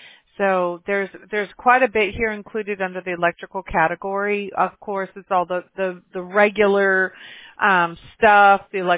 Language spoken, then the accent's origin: English; Mobile, Alabama, United States; born there; and I was born in Mobile, Alabama, so I'm familiar with the South and how things work